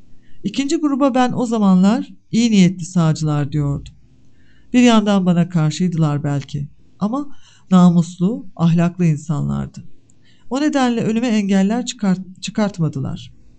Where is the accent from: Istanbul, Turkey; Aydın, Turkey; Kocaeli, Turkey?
Istanbul, Turkey; Gene de bir İstanbullu olarak Ankara'nın insanı ne kadar sevdiysem havasına da bir o kadar zor alıştım.